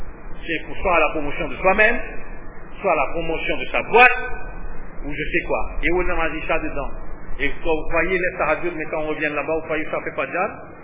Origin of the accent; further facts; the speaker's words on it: France; Je suis français, moi.